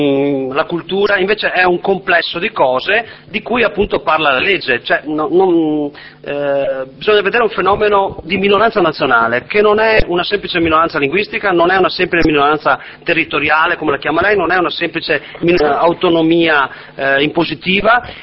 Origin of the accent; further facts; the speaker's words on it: Veneto, Italy; noi siamo disponibili anche come Veneti, Veneto è una regione di alta immigrazione